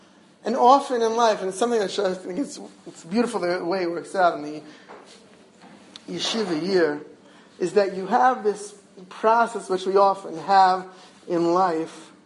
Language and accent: English; Jaffa, Tel Aviv District, Israel; I'm from Yafo, and Ben Yehuda is almost opposite.